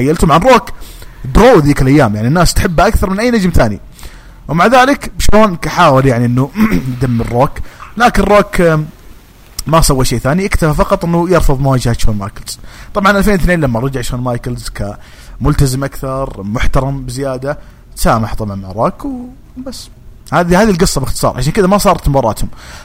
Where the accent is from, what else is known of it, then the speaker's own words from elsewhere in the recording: Saudi Arabia; لأن عندنا في السعودية فين يعني وين